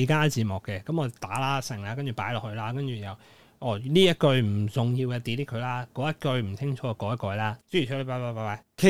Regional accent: Hong Kong; 可能我系香港人嚟嘅，唔好意思啦吓

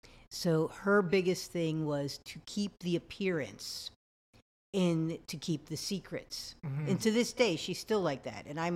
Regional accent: New York, United States; also born or lived in Maryland, United States / New Jersey, United States; I grew up, I was born in Maryland, and we moved to New Jersey. And then later on, we moved to like upstate New York. And so I kind of grew up in different places.

